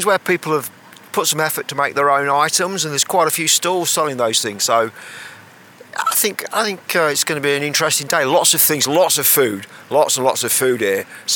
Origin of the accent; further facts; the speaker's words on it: Leicester, East Midlands, United Kingdom; I'm from Leicester, and we've come down just to have a look round, see what's going on.